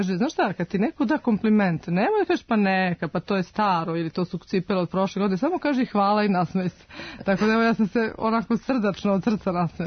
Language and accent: Serbian; Požarevac, Central Serbia, Serbia; also born or lived in Smederevo; Moj rodni grad, zapravo ono što piše u ličnoj karti je Smederevo, ali je život nekako tako namestio da zapravo ja Požarevac zovem svojim gradom, s obzirom da sam tamo provela gro godina svog života.